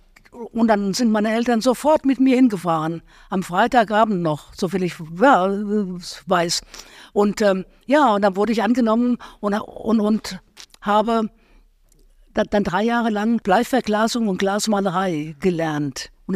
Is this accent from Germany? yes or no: yes; Bad Soden am Taunus, Hesse, Germany; Ja, in Bad Soden, wo ich herkomme, am Taunus, genau.